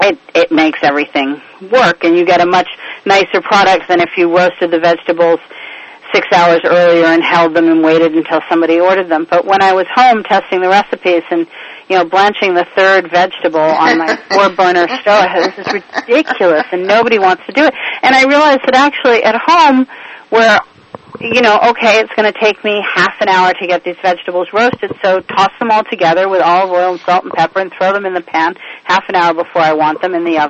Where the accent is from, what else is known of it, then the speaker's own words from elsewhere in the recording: Beirut, Beirut Governorate, Lebanon; also born or lived in Cyprus / Spain / France / Italy; I grew up in Beirut, spent time in Cyprus, we spent time in Spain, we spent time in France, and primarily in Italy, where my parents bought a house and we really put down some roots.